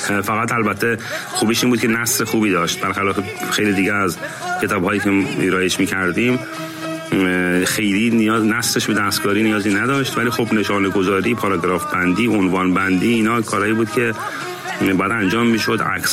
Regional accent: Iran; moved away; 20 و چند سال پیش که من از ایران بیرون اومدم

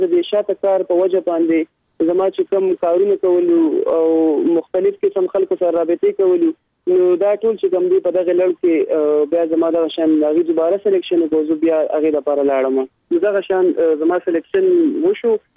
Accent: Mardan, Khyber Pakhtunkhwa, Pakistan; زه د مردان د سیمې سره تعلق لرم او موږ پښتانه یو

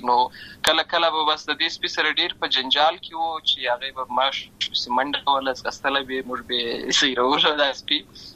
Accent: Lashkar Gah, Helmand, Afghanistan; also born or lived in Uruzgan; زه په اصل کې د ورزګان ولایت یم، اما زه په هلمند ولایت د شکرګاه کې پیدا شوی یم، اما د لوی سوې یم،

